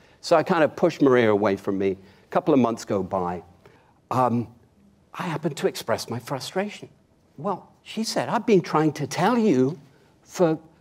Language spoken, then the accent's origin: English; London, United Kingdom; now in United States; I was born in London, England, to a secular Jewish, prosperous family.